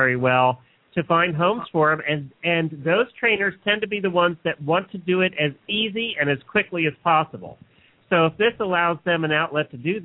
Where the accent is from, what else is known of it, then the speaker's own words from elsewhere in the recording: Pennsylvania, United States; we grew up in Pennsylvania, and the track we had nearby was Penn National